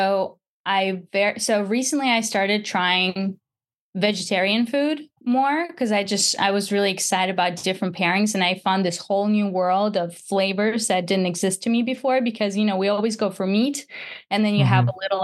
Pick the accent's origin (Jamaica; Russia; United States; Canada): Russia; when I was a kid growing up in Russia, I used to play with a goat.